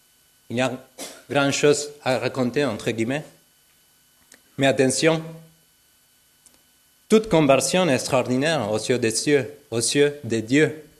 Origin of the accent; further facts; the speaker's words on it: Argentina; Je ne viens pas de Venezuela, je viens de l'Argentine